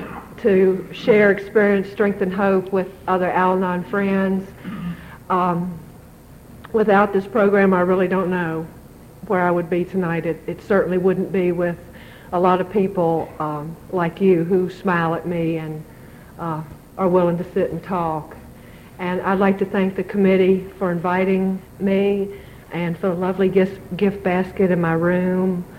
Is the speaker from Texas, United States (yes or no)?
no; West Point, Virginia, United States; I'm from West Point, Virginia. Point West, Virginia.